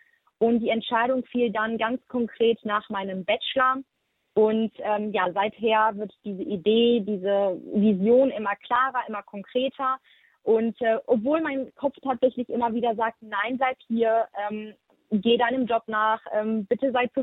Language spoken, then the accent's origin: German; Wuppertal, North Rhine-Westphalia, Germany; Ich bin 28 Jahre alt, komme aus dem schönen Wuppertal, für alle, die es nicht kennen, in der Nähe von Düsseldorf.